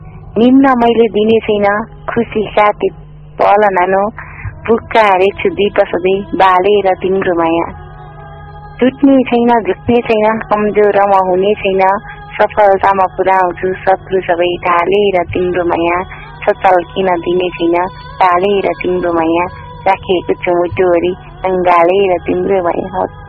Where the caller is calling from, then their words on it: Balet, Lumbini Province, Nepal; गुल्मीको बलेट अक्षरदेखि